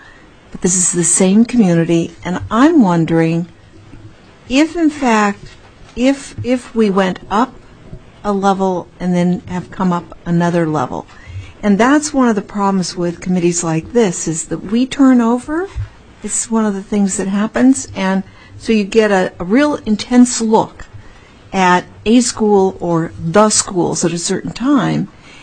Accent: Anchorage, Alaska, United States; though I come from Anchorage

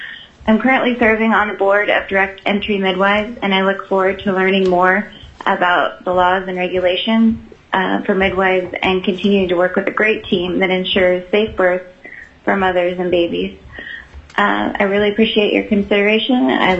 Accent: Fairbanks, Alaska, United States; I'm from Fairbanks, Alaska.

